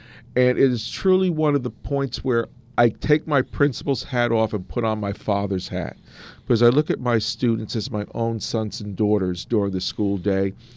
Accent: Orange, New Jersey, United States; Well, I was born and raised in Orange, the town right next door. I attended the public schools there. I graduated Orange High School

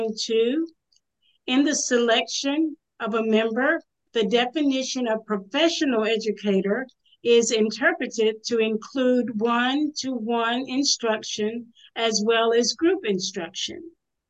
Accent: South Carolina, United States; from South Carolina.

